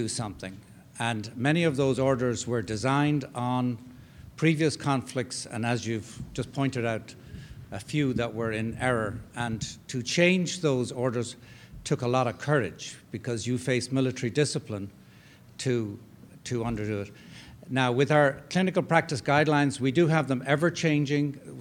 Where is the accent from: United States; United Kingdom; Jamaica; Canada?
Canada; First, as a Canadian who's served with the U.S. forces